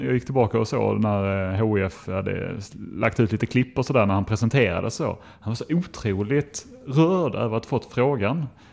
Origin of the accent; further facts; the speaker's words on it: Skåne, Sweden; accent: Skåne dialect; Det är min skånska.